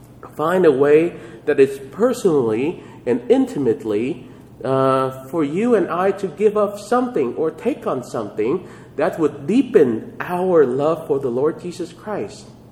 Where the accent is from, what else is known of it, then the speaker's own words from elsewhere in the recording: Kansas, United States; Yes, I'm from Kansas. We call Coke pops.